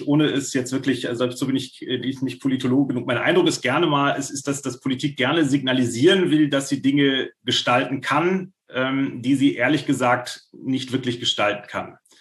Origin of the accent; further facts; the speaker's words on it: Schleswig-Holstein, Germany; Ich komme jetzt aus Schleswig-Holstein.